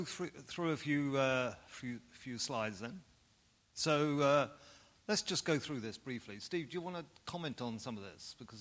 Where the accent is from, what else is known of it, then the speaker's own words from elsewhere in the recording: Switzerland; now in Geneva, Switzerland; it's good to be with a fellow chap from Switzerland